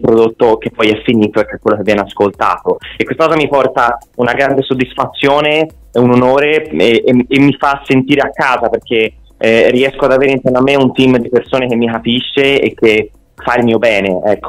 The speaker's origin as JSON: {"language": "Italian", "town": "Florence", "region": "Tuscany", "country": "Italy", "said": "perché io sono di Firenze"}